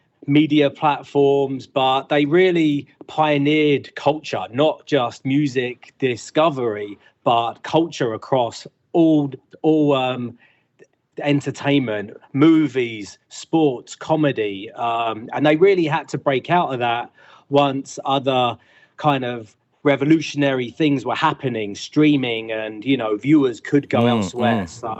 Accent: London, United Kingdom; now in United States; I grew up in London, England

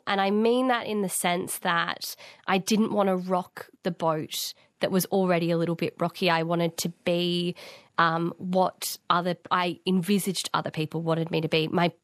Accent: New South Wales, Australia; and I grew up on the Northern Rivers and would go to her house

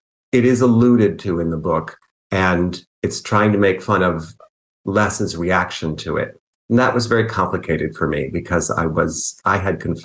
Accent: United States; I'm often asked if I'm British. That's one thing people ask me, and I'm super American.

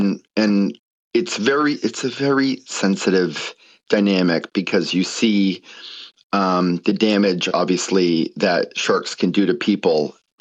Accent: Australia; also born or lived in United States; I know I sound like this, but I'm Australian and American, and I've lived here 20 years. Coogee's my local beach.

